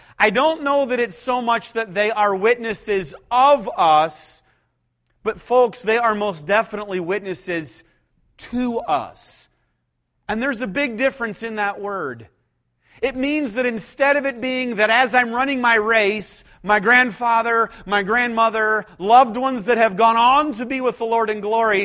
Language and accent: English; Cuyahoga Falls, Ohio, United States; I grew up in Cuyahoga Falls, Ohio, just south of Cleveland.